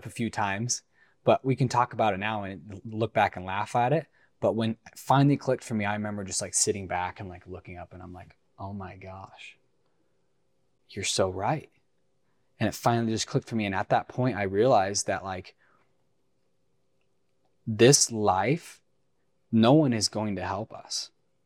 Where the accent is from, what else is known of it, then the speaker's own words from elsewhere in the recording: Parma, Idaho, United States; this is my wife.